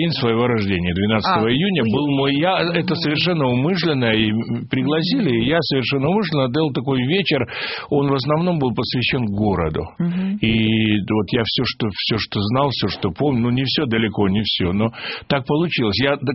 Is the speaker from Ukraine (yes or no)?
yes; Odesa, Odesa Oblast, Ukraine; born there; а в день рождения у меня был вечер в Одессе, в городе, где я родился